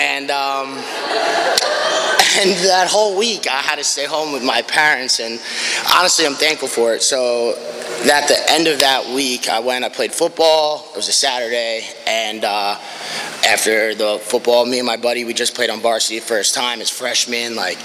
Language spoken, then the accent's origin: English; New York, United States; So I grew up on Long Island, if you couldn't tell.